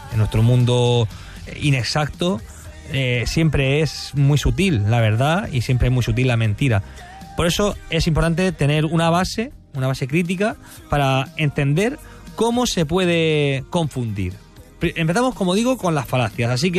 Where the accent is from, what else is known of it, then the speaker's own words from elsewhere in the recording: Murcia, Region of Murcia, Spain; que soy aquí de Murcia, aquí limones tenemos por castigo casi, por todos lados.